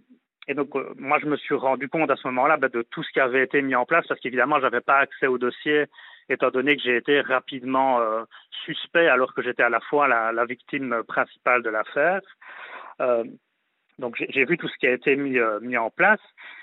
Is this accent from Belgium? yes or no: yes; Liège, Wallonia, Belgium; Voilà, moi j'étais de Liège, j'avais jamais été à Nantes.